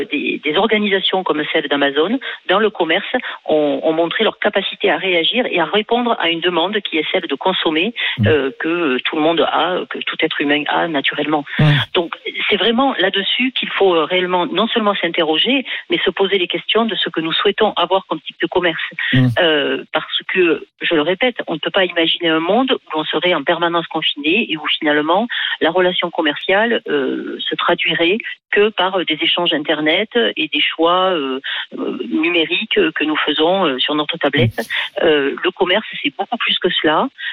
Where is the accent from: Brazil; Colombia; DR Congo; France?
France; Je suis française, je pense en euros.